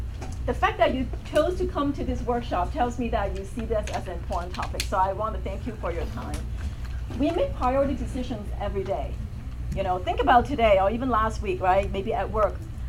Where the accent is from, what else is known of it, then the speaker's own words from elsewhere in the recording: Chicago, Illinois, United States; also born or lived in Hong Kong; when I grew up in Chicago, I'm a parachute kid, meaning my parents dropped me off in Chicago, we immigrated there, but they went back to Hong Kong. So I grew up with my uncles and aunts.